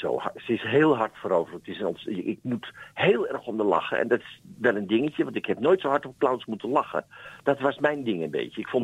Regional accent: Netherlands

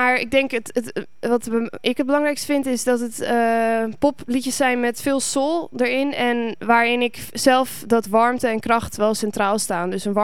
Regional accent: Purmerend, North Holland, Netherlands; Nou, dat is wel weer grappig, want ik kom oorspronkelijk uit Purmerend.

